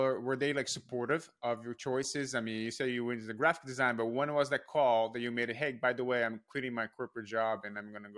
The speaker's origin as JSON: {"language": "English", "country": "Brazil", "said": "I'm from Brazil originally, but my parents live in Lisbon for a bit."}